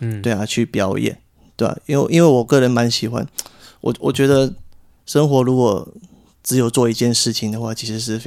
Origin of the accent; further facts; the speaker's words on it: Malaysia; now in Taiwan; 台湾其实现在已经接近我的一切了。马来西亚是我家乡，它是我的根，这个东西是没有办法改变的，就是它就是存在。马来西亚是根，然后台湾是家，